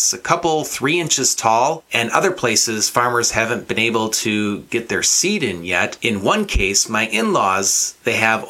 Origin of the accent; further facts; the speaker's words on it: Wisconsin, United States; I was in my hometown yesterday in north central Wisconsin